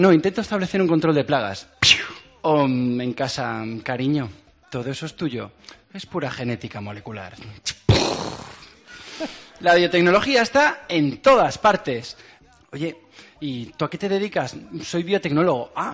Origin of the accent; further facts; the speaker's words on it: Benicàssim, Valencian Community, Spain; soy de Benicàssim y ahí este verano nos han frito los mosquitos